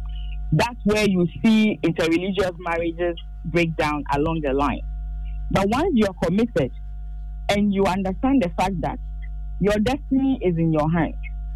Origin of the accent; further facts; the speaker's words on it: Tesano, Greater Accra, Ghana; also born or lived in Nima; I was born and raised in Nima till about 8 or 9, when we then moved out of Nima to Tesano. And then I grew up teenagehood up to adulthood in Tesano.